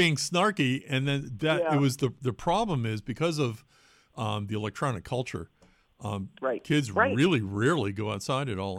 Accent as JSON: {"language": "English", "town": "Watertown", "region": "Massachusetts", "country": "United States", "tie": "born or raised there", "said": "because I grew up in Watertown, and even though it was highly polluted at the time I was a kid"}